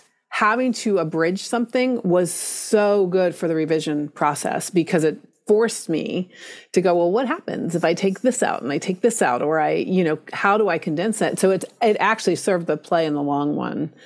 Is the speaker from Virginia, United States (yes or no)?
yes; Norfolk, Virginia, United States; I grew up in Tidewater, Virginia, which is Norfolk, Virginia, which is in the Tidewater area, which is a huge, was the world's largest naval seaport, but it also is a huge arts area, which is fascinating.